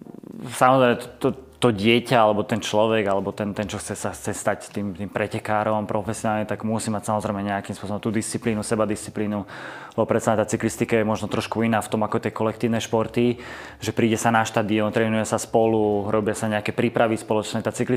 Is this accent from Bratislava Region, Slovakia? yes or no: yes; Bratislava, Bratislava Region, Slovakia; my sme sa narodili tu v Bratislave, čiže v Petržalke sme sa učili bicyklovať, jazdiť na BMX-kách.